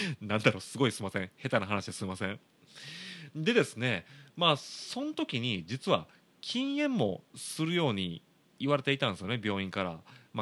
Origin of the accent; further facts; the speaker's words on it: Shiga, Japan; now in Kobe, Japan; ちなみに滋賀県、僕の実家のある滋賀県は水道水あんまり温度変わらないですよ